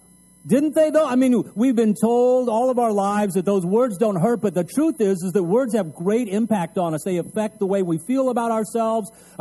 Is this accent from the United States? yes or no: yes; El Paso, Texas, United States; also born or lived in Midland, Texas, United States; later on when I was a teenager, we moved from El Paso, Texas, big metropolitan city in the Southwest on the Mexican border, you know, and we moved to Midland, Texas